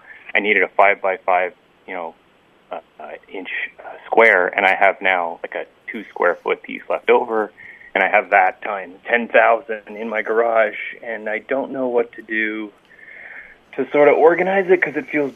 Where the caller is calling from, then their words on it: Ontario, Canada; Calling from near Ottawa in Canada.